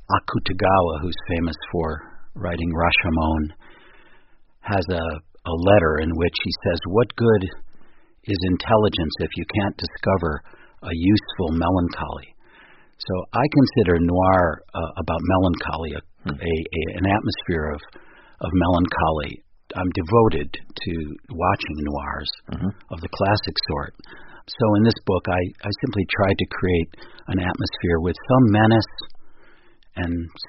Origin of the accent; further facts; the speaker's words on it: United States; I am an American.